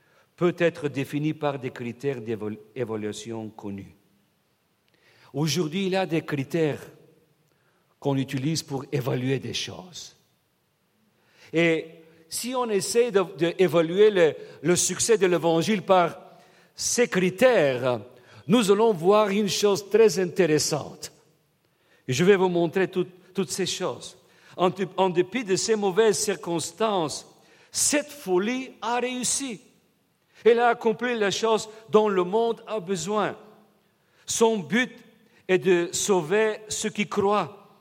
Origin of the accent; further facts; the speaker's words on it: Bulgaria; French is a second language; Moi-même, je suis grandi dans un pays, mon pays d'origine, Bulgarie. C'était le régime communiste jusqu'en 1989.